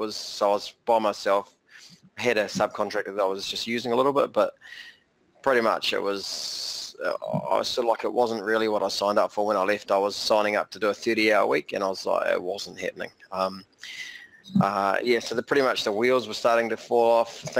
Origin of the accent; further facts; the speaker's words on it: Whanganui, Manawatū-Whanganui, New Zealand; also born or lived in London; now in Hamilton, New Zealand; From Hamilton. Originally, I was brought up in Whanganui, just sort of south of Taranaki.